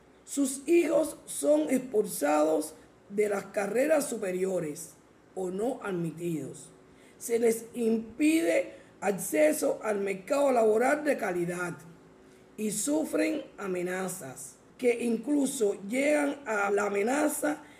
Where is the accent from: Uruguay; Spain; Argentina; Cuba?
Cuba; lo que en mi país no se me permite. En Cuba sufrimos una constante represión.